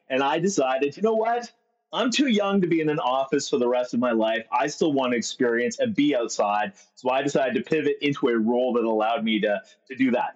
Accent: Canada; I grew up on a farm. And as a Canadian farmer who watched his family struggle from paycheck to season to crop to boom to bust

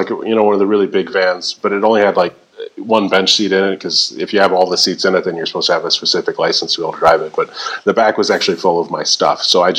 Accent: Iowa, United States; Like, I grew up in Iowa, went to Iowa State, was working about half time and going to school, and then ended up dropping out

